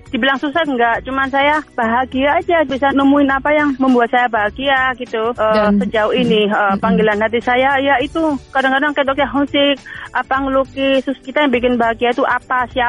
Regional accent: Indonesia; moved away; Jadi kita, aduh ingat-ingat masa kecil di Indonesia atau yang jauh.

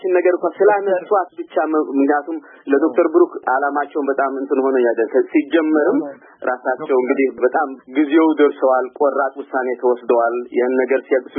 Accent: Keren, Anseba, Eritrea; እኔ በዛው ጦርነት ጊዜ ተወልጄ በዛ ጦርነት ጊዜ ያደኩ ሰው ነኝ እኔ ያደኩበት አካባቢ ብዙ ጊዜ እኔ የኖርኩበት ከረን የሚባል አካባቢ ነው

